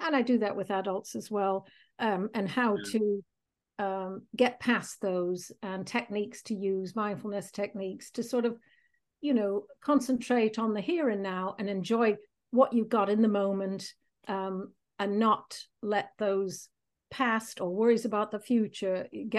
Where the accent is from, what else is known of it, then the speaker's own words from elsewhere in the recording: Chicago, Illinois, United States; moved away as an adult; now in United Kingdom; I'm originally from Chicago, came over to live in the UK many years ago.